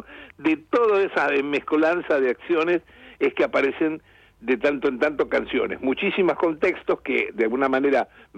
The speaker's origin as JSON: {"language": "Spanish", "town": "Rosario", "region": "Santa Fe", "country": "Argentina", "said": "Soy rosarino, soy nieto de andaluces y piamonteses"}